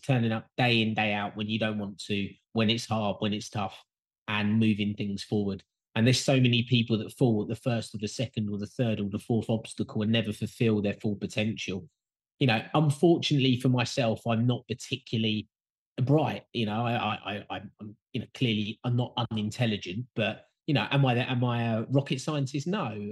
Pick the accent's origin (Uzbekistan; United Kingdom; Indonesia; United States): United Kingdom; London; My family are from North London, which is just outside of the centre of London, and then we kind of moved to suburbia, which is around London.